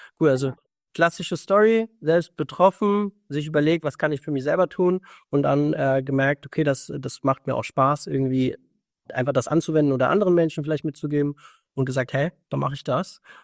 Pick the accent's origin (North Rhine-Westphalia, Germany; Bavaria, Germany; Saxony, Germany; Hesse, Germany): Hesse, Germany; Hofheim; Ich komme ja hier aus Hofheim bzw. Frankfurt, du in Wiesbaden.